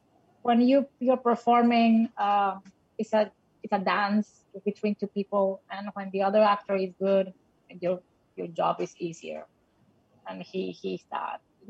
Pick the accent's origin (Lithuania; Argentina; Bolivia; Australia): Bolivia; now in New York, United States; Well, I'm from Bolivia. I've been acting for 16 years. I studied acting in Spain.